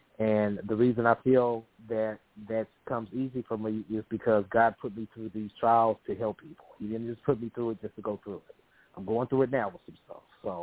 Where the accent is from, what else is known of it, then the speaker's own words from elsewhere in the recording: Memphis, Tennessee, United States; moved away as an adult; now in Dallas, United States; I'm based out of the DFW, out of the Dallas area. I'm originally from Memphis. I lived there the first 30 years of my life, and even though I live in Texas, I'm still very involved with things in Memphis